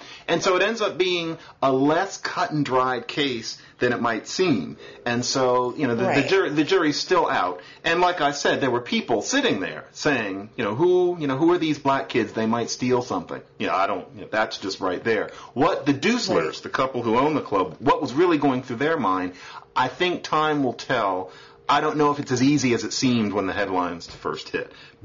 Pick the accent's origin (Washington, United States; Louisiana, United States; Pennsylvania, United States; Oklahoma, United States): Pennsylvania, United States; Philadelphia; I'm from Philadelphia, and I happened to be there last weekend, happened to meet some people who knew some local things.